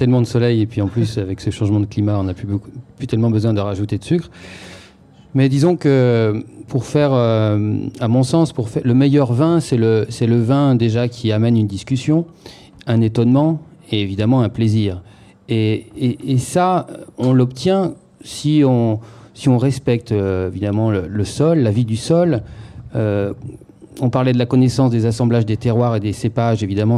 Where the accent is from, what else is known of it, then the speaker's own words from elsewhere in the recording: Bandol, Provence-Alpes-Côte d'Azur, France; je suis plutôt originaire de Bandol.